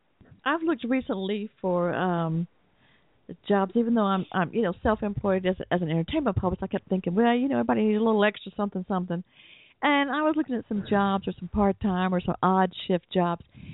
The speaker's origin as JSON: {"language": "English", "region": "the South", "country": "United States", "tie": "born or raised there", "said": "I mean, with my accent, you know I've got to have grown up here, right, in the South."}